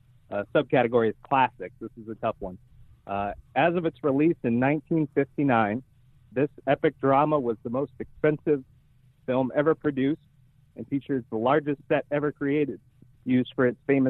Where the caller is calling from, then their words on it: Boston, Massachusetts, United States; from Boston.